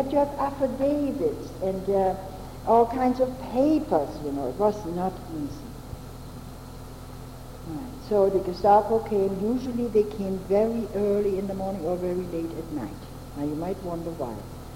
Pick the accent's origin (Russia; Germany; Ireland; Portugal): Germany; English is a second language; I'm German. I kind of tried to minimize it, you know. And I said, well, I was born in Germany.